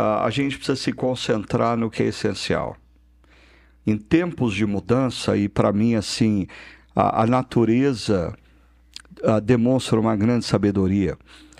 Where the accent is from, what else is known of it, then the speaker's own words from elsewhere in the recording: São Paulo, Brazil; está mais complicado do que quando eu era menino em São Paulo